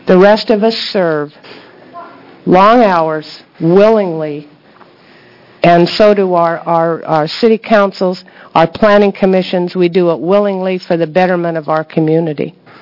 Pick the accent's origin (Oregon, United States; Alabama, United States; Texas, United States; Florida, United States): Oregon, United States; Clatskanie; I'm from Clatskanie.